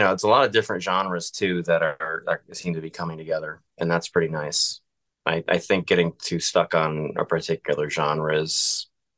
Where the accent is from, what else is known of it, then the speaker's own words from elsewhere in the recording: North Providence, Rhode Island, United States; Like I'm from North Providence. Like I don't have any business with that.